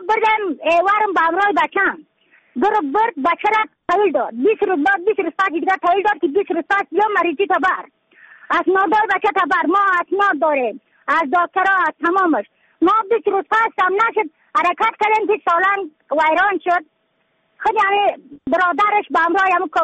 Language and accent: Persian; Badakhshan, Afghanistan